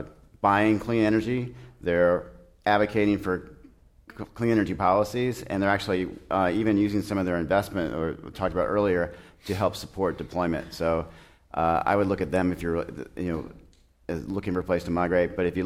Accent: Birmingham, Alabama, United States; You see in the South, and you may not tell from my accent, I'm originally from Birmingham

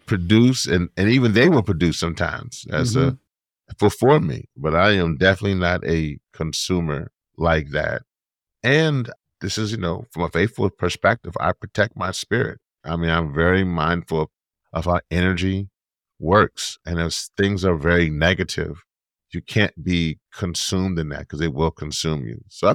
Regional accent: Louisiana, United States; I get to go home to my home state of Louisiana and fight the good fight on the front line and defense line

